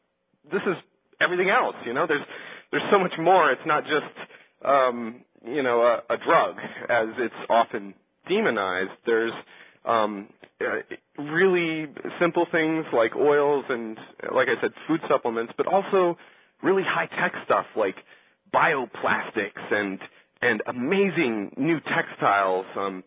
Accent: Washington, United States; just like my home state of Washington State

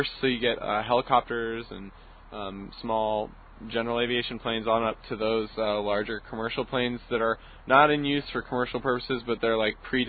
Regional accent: Washington, United States; born or raised there

